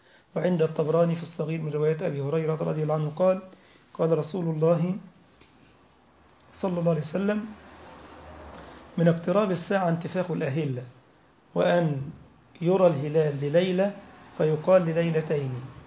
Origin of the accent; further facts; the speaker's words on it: Egypt; ده كان مغني عندنا في مصر